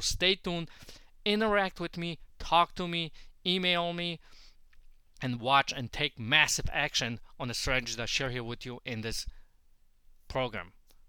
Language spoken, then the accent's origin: English; Poland; moved away; Originally, I'm from Poland. I came to this great country back in 91, and I've never left here, and I consider this as my home.